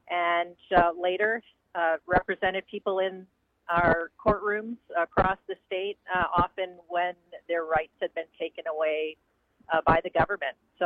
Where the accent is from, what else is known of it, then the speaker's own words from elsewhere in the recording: Chippewa Falls, Wisconsin, United States; when I was a kid growing up in Chippewa Falls, I just never could have imagined